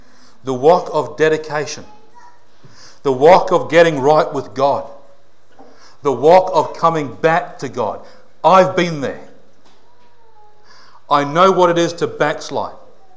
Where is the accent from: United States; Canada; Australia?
Australia; Melbourne, Victoria; I was living in Sydney at the time, and I was invited back to the church that I grew up in Melbourne